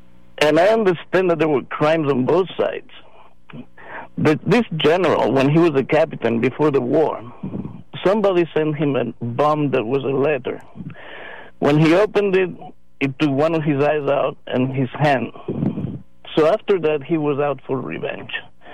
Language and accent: English; Granada, Andalusia, Spain; I grew up, I was born outside Spain on my father's exile from Franco. But I grew up in Granada in southern Spain.